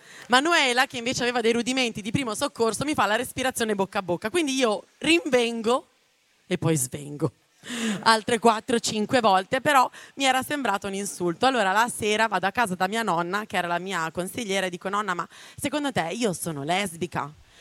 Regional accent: Venice, Veneto, Italy; Ma solo perché sono di Venezia, è per quello.

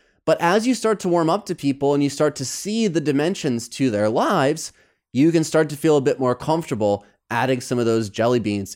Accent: Midwest, United States; Growing up in the Midwest, I love sarcasm.

